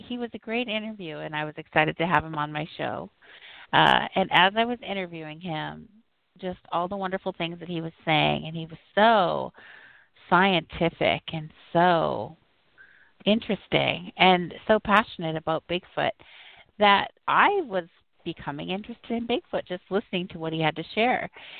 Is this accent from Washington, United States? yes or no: no; Minnesota, United States; growing up in Minnesota, spending my whole life in the woods